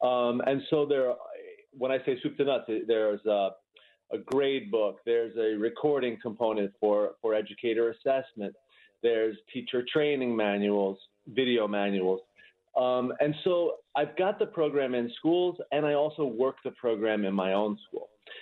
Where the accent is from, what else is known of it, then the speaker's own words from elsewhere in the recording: New York, United States; but New York is my home state. And of course, I would be honored to have the program in New York as well.